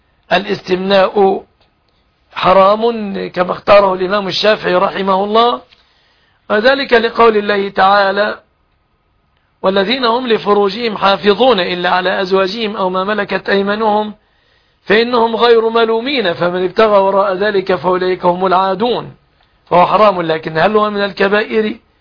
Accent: Egypt

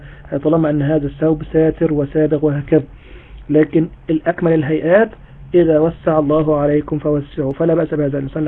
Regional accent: Egypt; وأنا الراجح عندي إن ميعاد الفجر عندنا في مصر مش هو الفجر الصادق.

